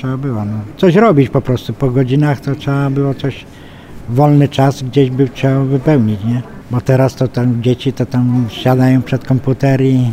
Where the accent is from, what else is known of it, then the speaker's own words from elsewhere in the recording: Piła, Greater Poland Voivodeship, Poland; born there; ja jestem urodzony w Pile.